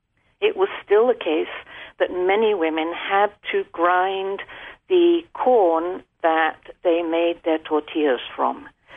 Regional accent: England, United Kingdom; When I was growing up in England in the 1950s

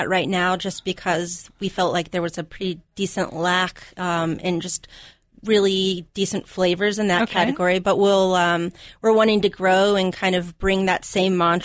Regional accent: Kentucky, United States; also born or lived in Florida / Georgia; now in Asheville, United States; Originally from Kentucky, by way of Florida and Georgia to Asheville.

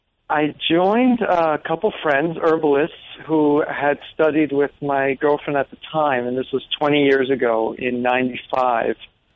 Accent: Miami, Florida, United States; No, people often guess that, but I'm from the New York of the South. I'm from Miami.

